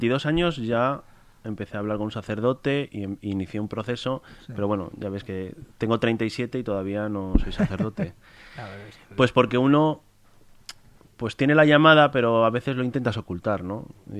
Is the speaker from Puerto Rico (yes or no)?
no; Madrid, Community of Madrid, Spain; llevo viviendo aquí 5 años, pero soy de Madrid.